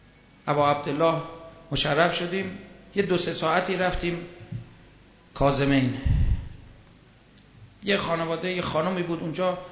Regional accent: Iran; ما ایرانی هستیم

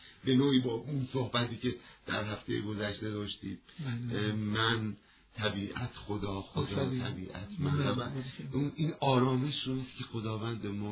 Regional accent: Iran; born there

